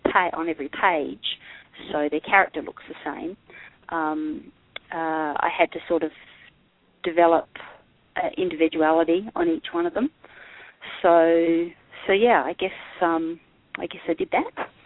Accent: Australia; I mean, I can't help it. I'm Australian.

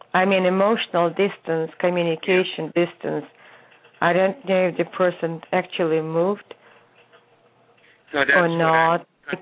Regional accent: California, United States; I'm from California.

